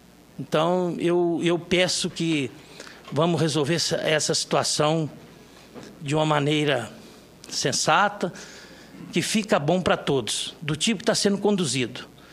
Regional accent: Minas Gerais, Brazil; eu falo do jeito do povo da Canastra, dali onde eu fui criado, naquela região.

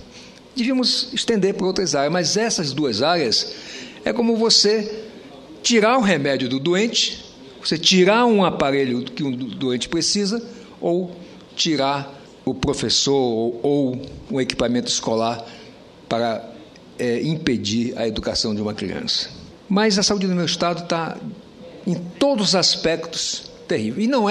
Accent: Roraima, Brazil; Mas no meu estado, lamentavelmente, eu lamento mesmo até como roraimense e como médico dizer isso, está um caos total.

